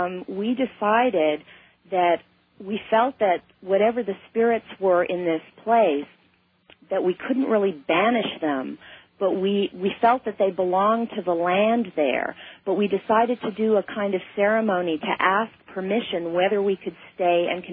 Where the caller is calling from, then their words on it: Larkspur, California, United States; I'm calling from Larkspur near San Francisco, California.